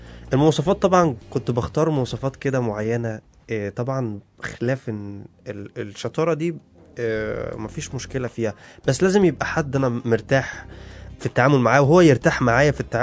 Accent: Egypt; في ناس يعني عندنا في مصر بتعمل موسيقى تصويريه رهيبه

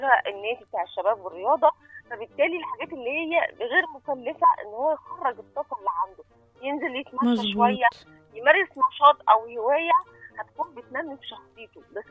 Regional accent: Egypt; احنا شعب مصري

